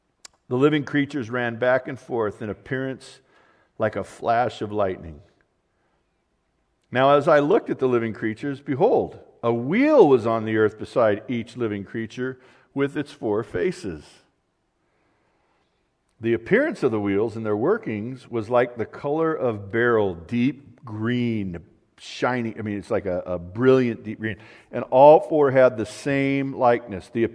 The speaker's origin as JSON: {"language": "English", "region": "California", "country": "United States", "said": "I'm from Southern California."}